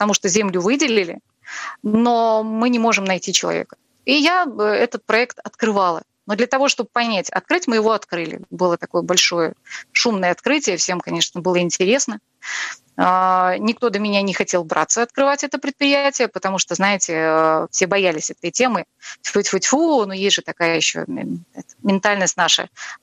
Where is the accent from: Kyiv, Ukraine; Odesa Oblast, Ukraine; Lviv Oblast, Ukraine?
Odesa Oblast, Ukraine; Odesa; now in Russia; Я вообще одесситка. И я и на Урале-то случайно оказалась